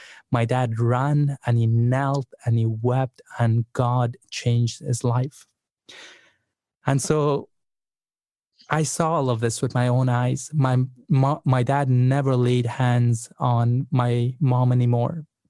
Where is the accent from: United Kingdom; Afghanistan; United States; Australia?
Afghanistan; Growing up in Afghanistan in the middle of the civil war, I had seen a lot of death.